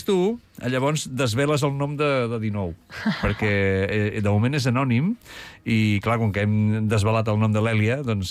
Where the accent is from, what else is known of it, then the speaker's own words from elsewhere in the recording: Sant Quintí de Mediona, Catalonia, Spain; now in Vilafranca del Penedès, Spain; que sóc de Sant Quintí, també... Ara ja estic aquí a Vilafranca fa molts anys